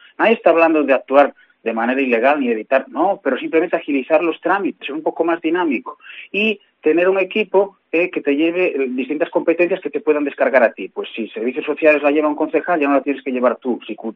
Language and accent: Spanish; Tapia, Asturias, Spain; Los que somos de Tapia de toda la vida